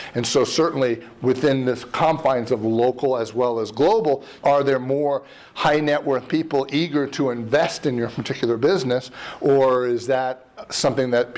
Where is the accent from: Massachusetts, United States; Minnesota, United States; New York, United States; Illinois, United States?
New York, United States; I mean, I'm a New York guy. I mean, I grew up right outside of Manhattan.